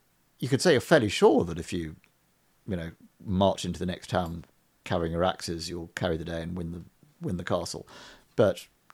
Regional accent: Texas, United States; also born or lived in Connecticut; a Texan, but my mother just happened to give birth to me in Connecticut, but really spiritually I'm from Texas.

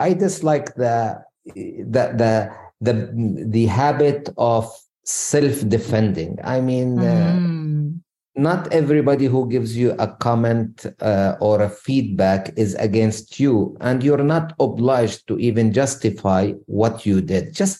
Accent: Jordan; also born or lived in Arabian Gulf; I come from a family that I was raised in Jordan and the Arabian Gulf.

